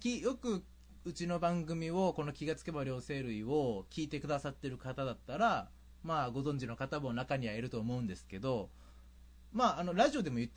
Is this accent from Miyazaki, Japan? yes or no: yes; Miyazaki, Japan; 今、地元に帰ってきておりましてですね、宮崎に